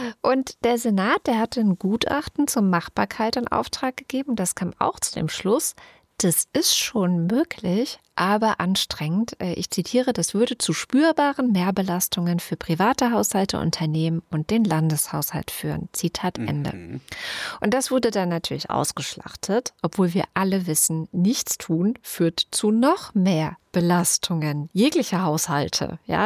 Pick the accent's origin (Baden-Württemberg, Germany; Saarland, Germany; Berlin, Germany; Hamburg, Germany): Berlin, Germany; Und das finde ich als Berlinerin schon den puren Wahnsinn.